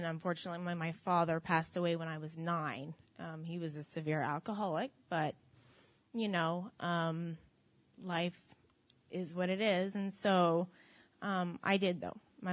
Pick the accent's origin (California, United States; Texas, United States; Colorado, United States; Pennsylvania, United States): California, United States; I grew up in Northern California with my mother and my father. I was raised in an Assembly of God church.